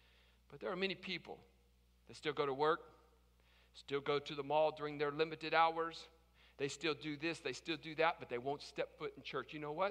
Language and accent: English; West Virginia, United States; Now, I'm from West Virginia. I was sharing this with somebody on Friday. I'm from West Virginia. I own it.